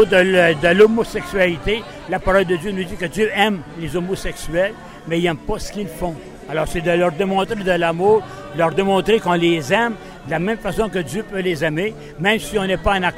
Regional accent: Laval, Quebec, Canada

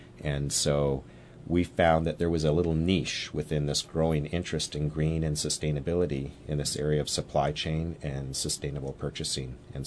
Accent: Vancouver, British Columbia, Canada; We're Vancouver-based, as am I. I grew up here in Vancouver.

